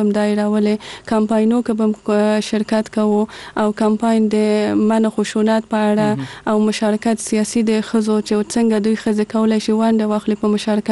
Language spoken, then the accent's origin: Pashto; Kabul, Afghanistan; born there; زه په کابل کې زغیدلې یم او دلته مجوون کړی.